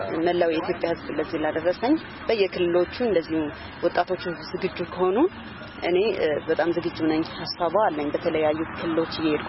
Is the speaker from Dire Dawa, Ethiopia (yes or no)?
no; Mekelle, Tigray, Ethiopia; ወልጄ ያደኩት መቀሌ ነው።